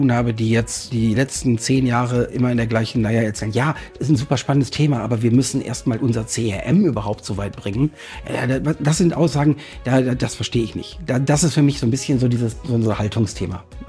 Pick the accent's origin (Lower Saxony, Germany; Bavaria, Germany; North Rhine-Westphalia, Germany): North Rhine-Westphalia, Germany; Oerlinghausen; also born or lived in Bonn; Geboren in Bonn, Bonner Umland gelebt, bis ich 10 war und dann mit meinen Eltern nach Oerlinghausen-Lippereihe gezogen, wo ich dann im Prinzip bis nach dem Zivi auch gewohnt habe.